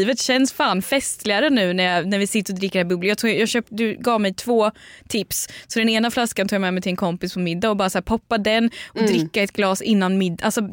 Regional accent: Linköping, Östergötland, Sweden; now in Stockholm, Sweden; när jag är i min hemstad Linköping eller någon annanstans

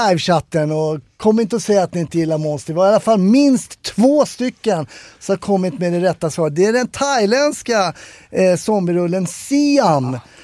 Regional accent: Sweden; Jag kommer från Sverige.

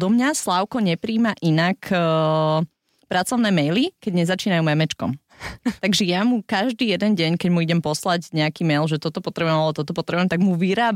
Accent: Žilina Region, Slovakia; Lebo ako ja chápem, že u nás na Orave je poťahaj mi korbáčik

